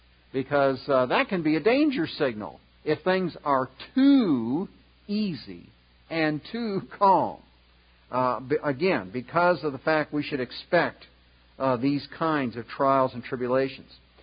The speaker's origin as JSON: {"language": "English", "country": "United States", "said": "Because, we, as American Christians, we're all too quick to pull the trigger on our rights."}